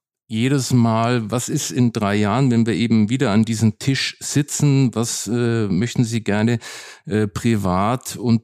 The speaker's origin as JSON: {"language": "German", "town": "Nuremberg", "region": "Bavaria", "country": "Germany", "tie": "born or raised there", "said": "Also von der Seite Nürnberg bleibt meine Heimatstadt, wo ich auch ganz emotional verbunden bin."}